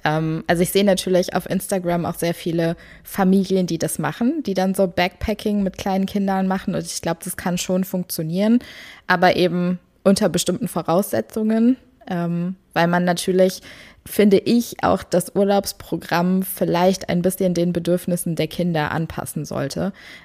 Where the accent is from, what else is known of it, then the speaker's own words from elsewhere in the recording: Wuppertal, North Rhine-Westphalia, Germany; Wir kommen ja beide aus Wuppertal, sind da aufgewachsen